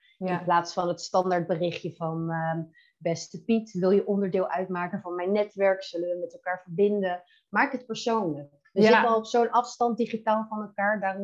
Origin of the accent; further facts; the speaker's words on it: Leidschenveen, South Holland, Netherlands; also born or lived in The Hague; Ik ben 32 jaar en ik woon samen met mijn vriend en twee bejaardenhondjes in Wassenaar. Ik ben geboren in Den Haag en opgegroeid in Leidseveen en ik kom uit een gezin van vier.